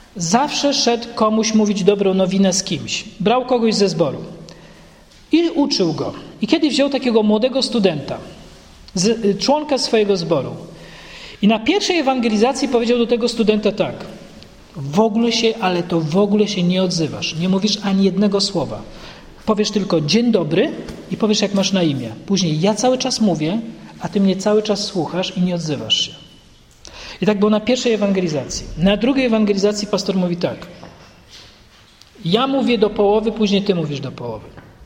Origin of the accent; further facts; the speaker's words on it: Cieszyn, Silesian Voivodeship, Poland; W zborze w Cieszynie, gdzie się wychowywałem, u Zielonych